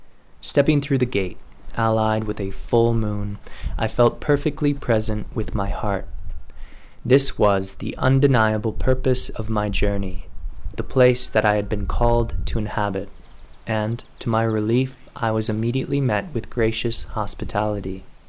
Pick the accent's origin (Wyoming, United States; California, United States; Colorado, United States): Colorado, United States; Carbondale; Often, since returning to my hometown of Carbondale, Colorado, I am asked, how was it?